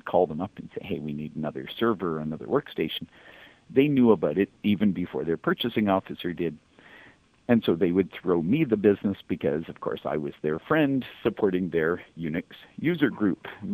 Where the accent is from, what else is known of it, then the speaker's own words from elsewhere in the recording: Hamilton, Ontario, Canada; I got involved in my hometown football team in the Canadian Football League